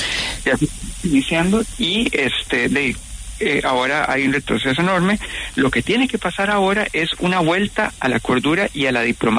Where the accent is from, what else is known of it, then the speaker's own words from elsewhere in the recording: Costa Rica; now in Porto, Portugal; Yo soy de Costa Rica, sí.